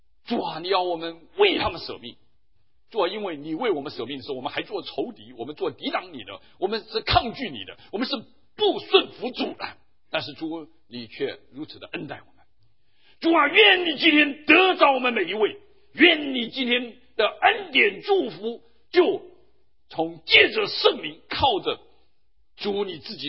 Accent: China; 我们中国人叫炉火纯青啊

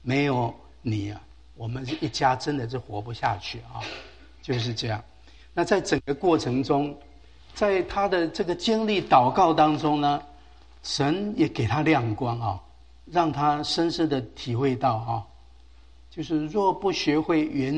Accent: Chiayi County, Taiwan; 那他就在嘉义的一个水上教会啊，那个地方叫水上教会啊。那个地方离我家乡不远啊

